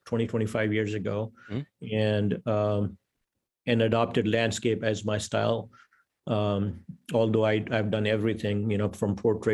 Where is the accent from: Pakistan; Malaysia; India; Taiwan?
Pakistan; now in Atlanta, United States; I'm based in Atlanta, 60 years old now, but I was born and raised in Pakistan